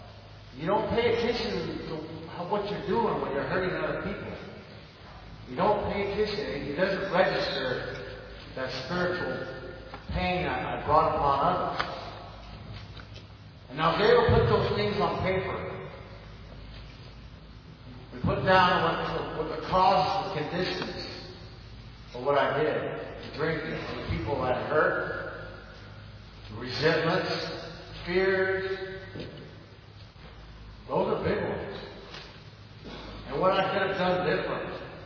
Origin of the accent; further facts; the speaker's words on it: Tulare, California, United States; I'm from Tulare, not from West Bay, Tulare, California, down there.